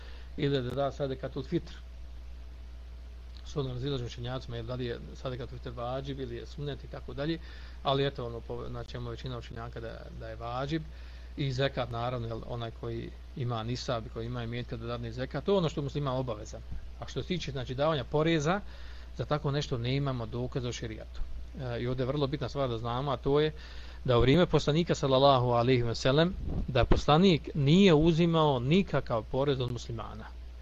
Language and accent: Bosnian; Bosnia & Herzegovina; porezi koji postoje danas na zapadu i koji postoji kod nas u Bosni